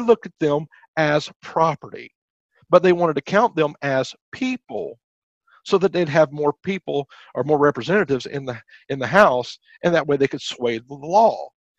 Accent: Montana, United States; I come from a small state, let's say. I come from Montana, not a lot of people.

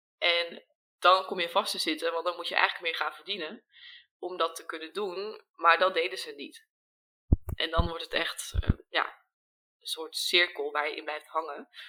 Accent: North Holland, Netherlands; also born or lived in Amsterdam / London, United Kingdom / Spain; Ik kom zelf uit Noord-Holland, een klein dorpje, en toen wist ik altijd al van, hier moeten we weg. Ben ik naar Amsterdam gegaan, tussenjaar gedaan, dus in Londen en Spanje gewoond.

